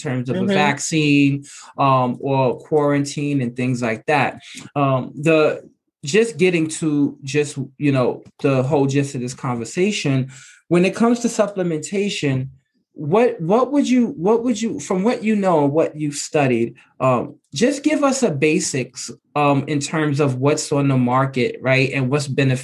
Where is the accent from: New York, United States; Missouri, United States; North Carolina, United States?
New York, United States; Bronx; even growing up in the Bronx, within a 10 blocks radius, I can count how many liquor stores, how many Chinese restaurants, how many Kennedy Fried Chicken, how many McDonald's there are before you see anything healthy.